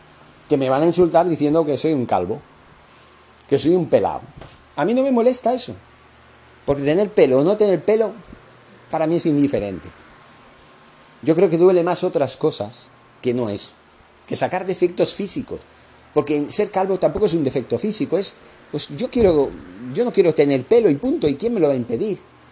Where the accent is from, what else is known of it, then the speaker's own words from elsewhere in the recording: Catalonia, Spain; ya lo saben ustedes, que yo soy catalán, me siento catalán